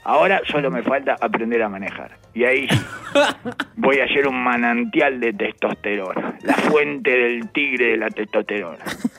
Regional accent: Basque Country, Spain; Como un vasco, acá pegándole las teclas al teclado como si fuera un vasco, que soy, por otra parte.

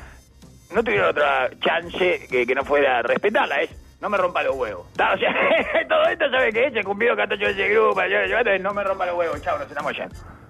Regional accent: Uruguay; Es raro que el de ingenio uruguayo haya salido ese chiste. Que no tenemos, no somos argentinos

